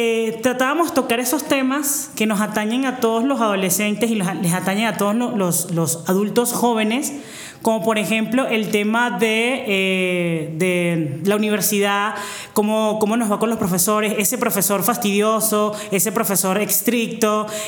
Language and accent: Spanish; Miranda, Venezuela; moved away as an adult; also born or lived in Zulia; now in Mexico; Yo soy de Venezuela. Yo nací en el estado Zulia, en el occidente de mi país, pero me crié en Miranda, muy cerquita de la capital de Venezuela.